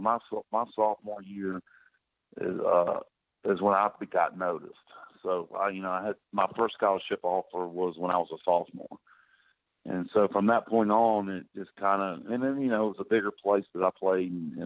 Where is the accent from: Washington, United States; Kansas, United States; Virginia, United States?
Virginia, United States; Charlottesville; born there; That's where I was born in Charlottesville